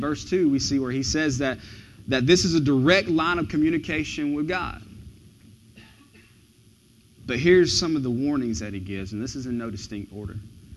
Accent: Georgia, United States; And I said, no, I'm from West Georgia on a country farm.

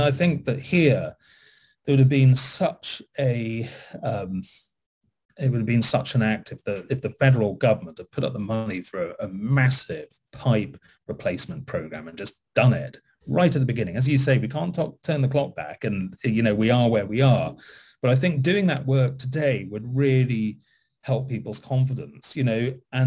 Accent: United Kingdom; And as a British, white guy coming into a city like this and wanting to reach many, many more Americans

